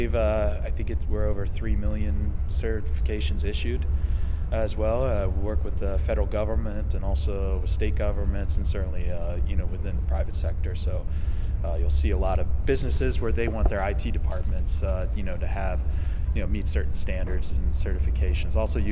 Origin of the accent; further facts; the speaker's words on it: Annapolis, Maryland, United States; Navy brat, so bounced around, but ended up in Annapolis, Maryland.